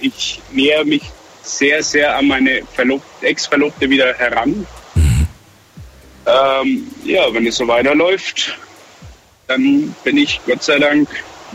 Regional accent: Bavaria, Germany; weil ich komme ja aus Bayern und bei uns war es ja doch ein wenig extrem.

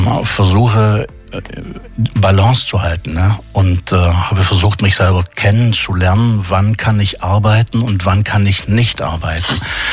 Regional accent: Baden-Württemberg, Germany; Überred mich mal als Schwabe, was ist das Besondere in Mannheim?

